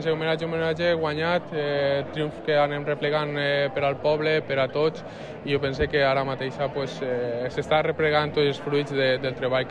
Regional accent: Vila-real, Valencian Community, Spain; És un orgull molt gran per a mi el dir que sóc de Vila-real, tindre la sort de jugar al meu poble

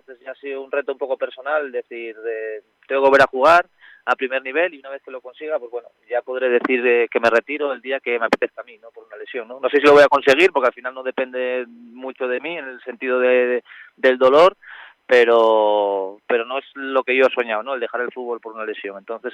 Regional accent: Vila-real, Valencian Community, Spain; Pero yo soy de Villarreal

